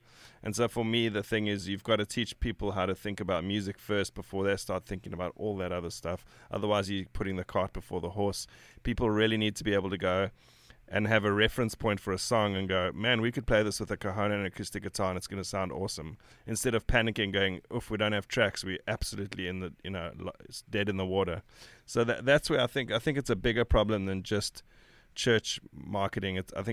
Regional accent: South Africa; now in United States; I come from South Africa, so coming into America in the first place, just to live here

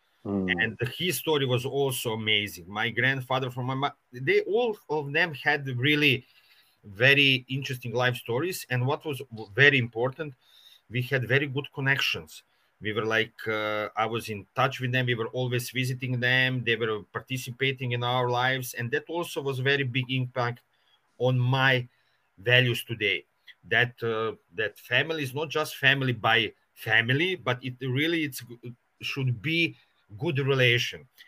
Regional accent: Slovenia; English is a second language; I took from my growing up in Slovenia a lot of nice things mm-hmm. because it was really very nice. My childhood in Slovenia was very nice

